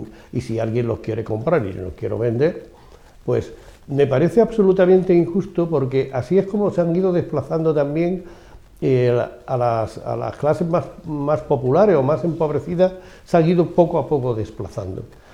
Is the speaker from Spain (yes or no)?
yes; Pozuelo de Alarcón, Community of Madrid, Spain; yo que soy de Pozuelo de toda la vida, mis abuelos, mis tatarabuelos y más pobres que cualquiera